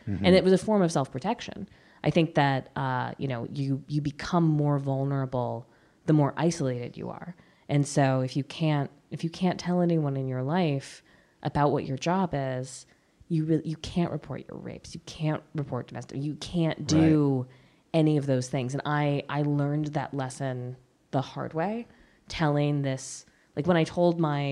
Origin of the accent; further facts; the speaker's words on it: New York, United States; I talk about being a soldier's daughter. I talk about being a New Yorker.